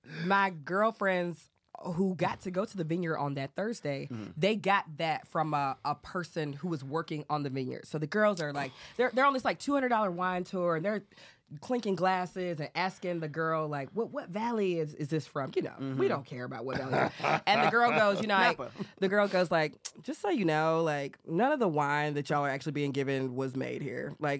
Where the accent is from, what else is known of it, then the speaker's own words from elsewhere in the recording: Georgia, United States; I'm from Georgia, right?